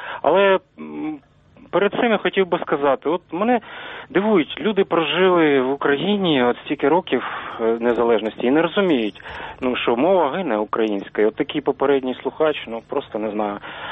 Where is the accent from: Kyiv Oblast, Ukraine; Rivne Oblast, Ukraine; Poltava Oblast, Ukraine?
Poltava Oblast, Ukraine; Lubny; місто Лубни.